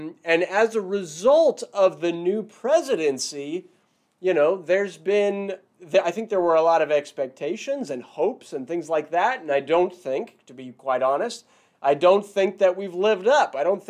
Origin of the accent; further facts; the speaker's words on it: California, United States; I'm from the Ninth Circuit. I'm from California.